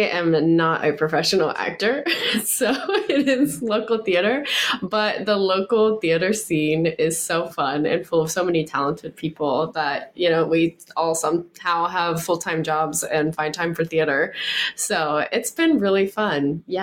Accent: Dayton, Ohio, United States; I grew up in around Dayton, Ohio.

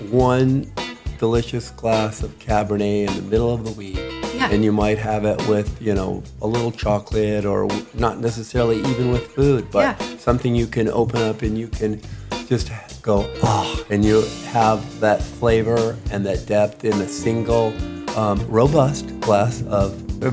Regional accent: San Diego, California, United States; also born or lived in Orange County; my first visit from Southern California, where I grew up and lived in San Diego and Orange County.

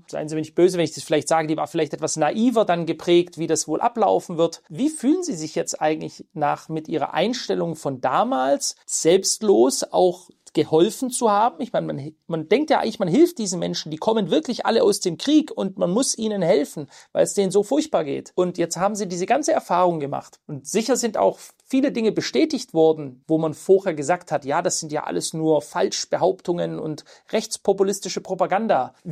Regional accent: Germany; Das ist mein Deutschland, meine Heimat, die einmal ganz anders war

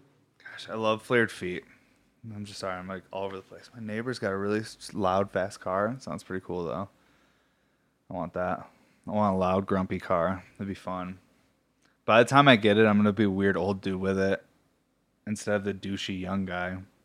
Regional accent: Syracuse, New York, United States; I grew up around bikers. I grew up in Syracuse, New York, and there was just like huge biker meetups and stuff

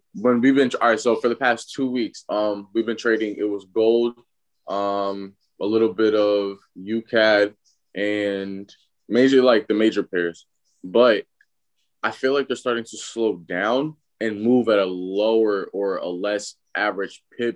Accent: New Jersey, United States; I'm from South Jersey.

